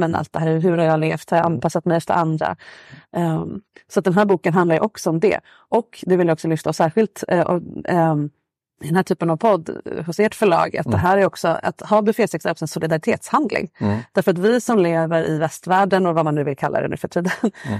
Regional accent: Sweden; jag är svensk och har växt upp med rabbetsallad

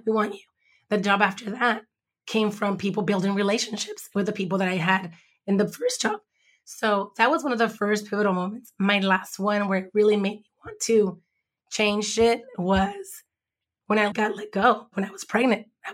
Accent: Los Angeles, California, United States; I grew up in Watts, born in East LA. My dad moved. We bought a house in Watts. And we moved to Watts in 84

